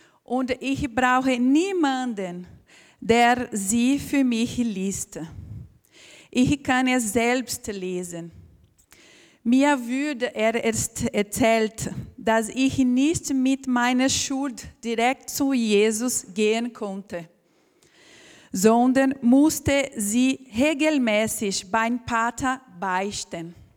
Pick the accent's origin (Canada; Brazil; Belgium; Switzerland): Brazil; German is a second language; now in Germany; Ich komme aus Brasilien. Ich lebe in Deutschland seit 2011.